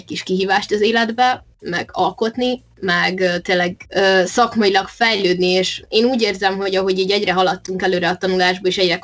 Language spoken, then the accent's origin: Hungarian; Pécs, Baranya, Hungary; Pécsi vagyok, ide jártam gimnáziumba, általánosba, óvodába, nagyjából mindent itt csináltam.